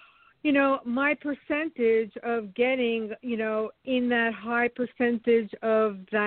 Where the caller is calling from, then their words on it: Massapequa, New York, United States; I am calling from Massapequa, New York.